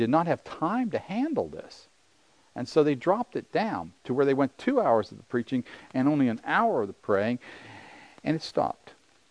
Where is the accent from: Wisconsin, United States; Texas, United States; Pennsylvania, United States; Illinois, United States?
Pennsylvania, United States; Pittsburgh; I'm from Pittsburgh, Pennsylvania.